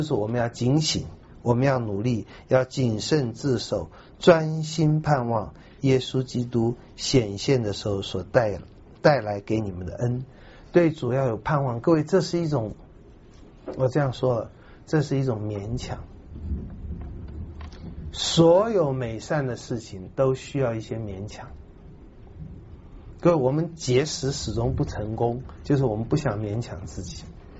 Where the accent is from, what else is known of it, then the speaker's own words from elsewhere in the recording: Da'an, Taipei, Taiwan; 我在台湾生的长的，我不会讲台语，不会听，都被人家骂，被人家笑。我说哎呀，因为我生长在大安区啦，那是没办法。